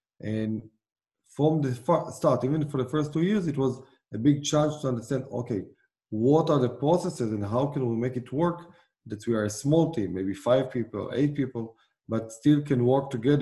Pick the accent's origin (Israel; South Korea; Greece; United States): Israel; I'm originally from Israel. A veteran of the Air Force. I've been an officer in the Air Force in Israel for 5 years.